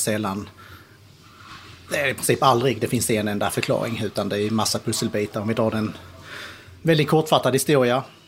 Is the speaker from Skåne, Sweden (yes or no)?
yes; Kristianstad, Skåne, Sweden; also born or lived in United States; jag är född nere i Skåne på Kristianstad BB. Uppväxt i Sverige nere i Skåne nästan hela uppväxten utom 2,5 år som jag gick i skola i USA.